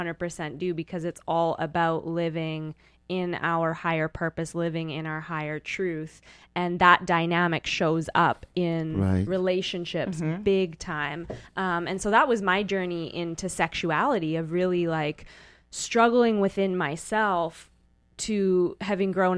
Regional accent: Edmonton, Alberta, Canada; now in United States; I'm from Edmonton, Alberta.

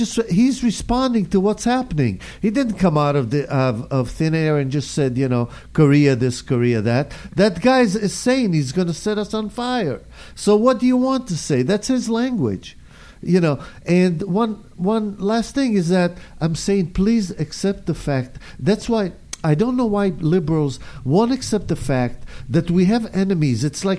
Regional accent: Israel; I come from Israel.

